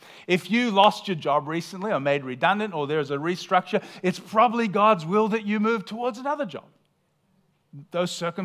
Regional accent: Australia; also born or lived in United States; I'm an Aussie and I love Australia.

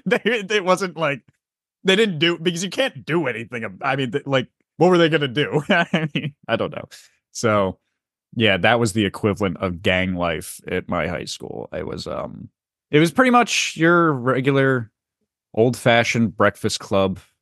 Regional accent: New Jersey, United States; I grew up in North Jersey, is a very farmland place.

